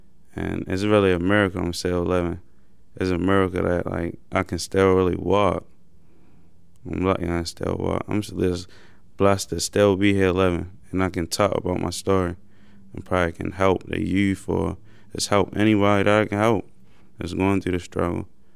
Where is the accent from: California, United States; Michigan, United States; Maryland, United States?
Maryland, United States; Baltimore; I grew up in West Baltimore. Like, my family, I'm an only boy, and I got like five sisters. I mean, just growing up for me in Baltimore is really hard.